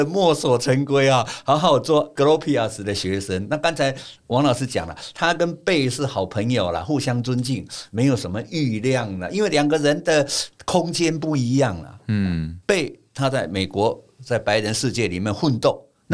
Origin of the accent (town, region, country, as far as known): Taiwan